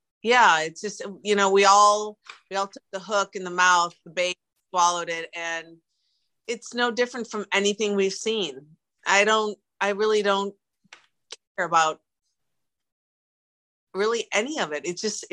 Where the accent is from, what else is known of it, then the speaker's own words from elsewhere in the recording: Milwaukee, Wisconsin, United States; But I'm from Milwaukee. I mean, hello.